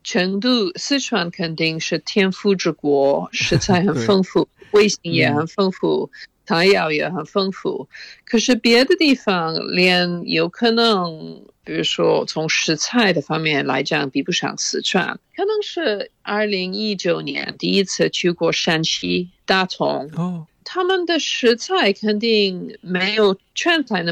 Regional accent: Oxford, South East England, United Kingdom; Chinese is a second language; 我在牛津长大的时候，我父母非常开放。我母亲在牛津教外国留学生英语，所以我们经常有外国留学生住在我们家。

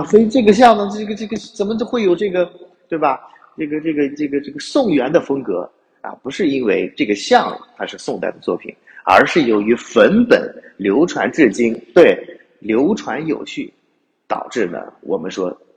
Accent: Shanxi, China; 我们山西人就好这一口。

